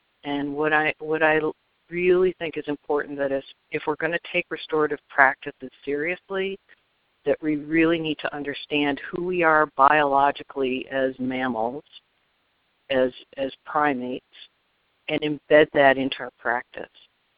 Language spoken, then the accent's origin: English; Detroit, Michigan, United States; And that I grew up in Detroit is a big part of me. I've really become quite imprinted on Rust Belt cities.